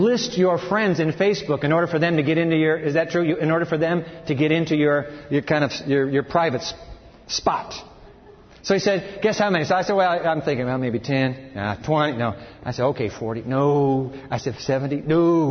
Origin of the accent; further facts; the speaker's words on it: Japan; I climbed Mount Fuji when I was a kid and growing up in Japan.